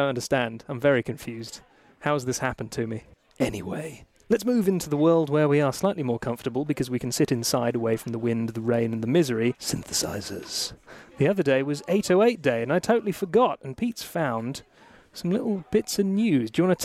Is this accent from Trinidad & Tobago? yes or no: no; England, United Kingdom; maybe it's because I'm English